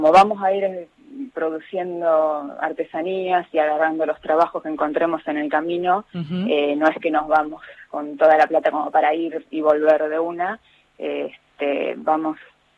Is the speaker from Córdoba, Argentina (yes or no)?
no; Quilmes, Buenos Aires Province, Argentina; now in Chascomús, Argentina; Sí, somos nacidos en Quilmes, vivimos mucho tiempo en Quilmes y ahora ya hace unos cuantos años que estamos viviendo en Chascomús.